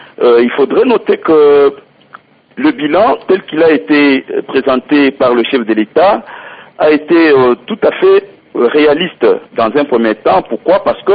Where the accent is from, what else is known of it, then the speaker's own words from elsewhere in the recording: Katanga, DR Congo; ici chez nous au Katanga par exemple